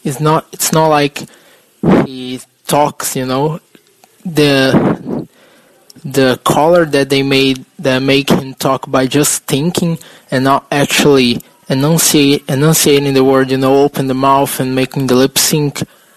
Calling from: São Paulo, Brazil; English is a second language; I'm from Brazil, São Paulo.

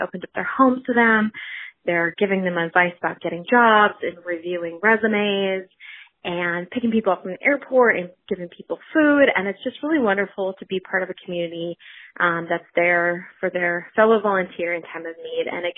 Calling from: Chicago, Illinois, United States; I'm calling from Chicago.

